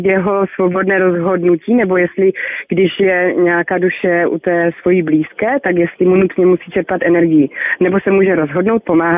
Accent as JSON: {"language": "Czech", "region": "Northern Moravia", "country": "Czechia", "said": "No, my jsme ze Severní Moravy"}